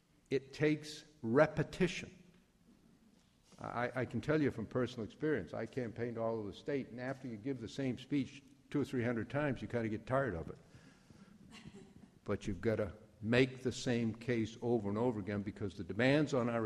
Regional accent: Waterville, Maine, United States; I grew up in Waterville. My mother was an immigrant. She couldn't read or write. My father was the orphan son of immigrants.

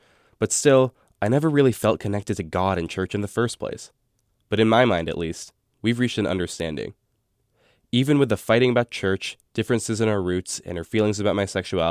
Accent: Seattle, Washington, United States; born there; I was born in Seattle, and I'm half white.

